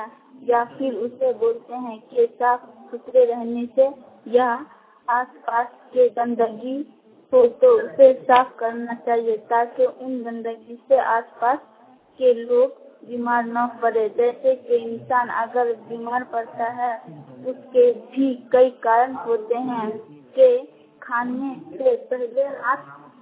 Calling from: Pandaul, Bihar, India; मैं सकली नया टोला से जिला मधुबनी पंडोल ब्लॉक पंडोल

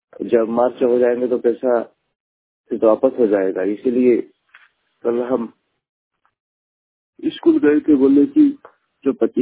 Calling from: Hardakul, Jharkhand, India; मैं देवघर जिला हरदकुल गांव से बोल रहा हूँ। मेरा गांव हरदकुल है

